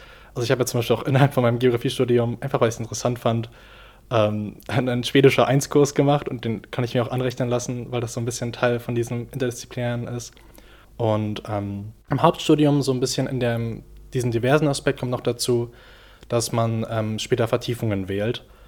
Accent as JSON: {"language": "German", "region": "Berlin", "country": "Germany", "moved": "yes", "lives_now": "Greifswald, Germany", "said": "Ich komme aus Berlin"}